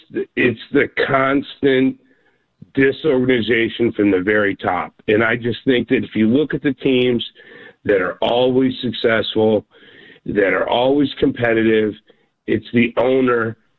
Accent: Stowe, United States; also born or lived in Massachusetts; I lived in Massachusetts up until a year ago for 12 years, and I grew up here in Stowe

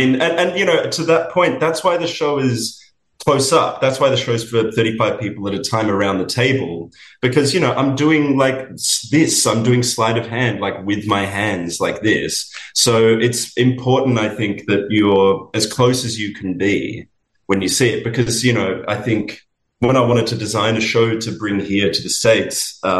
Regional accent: Sydney, New South Wales, Australia; Yeah, I'm from Sydney originally. That's where I've been operating pretty much my whole professional life.

